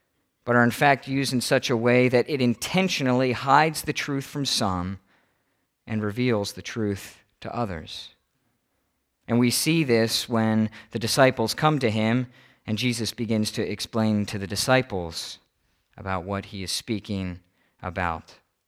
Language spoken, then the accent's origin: English; Malvern, Pennsylvania, United States; I come from my hometown is Malvern, Pennsylvania, and it is smaller and has less stoplights than the town I actually lived in.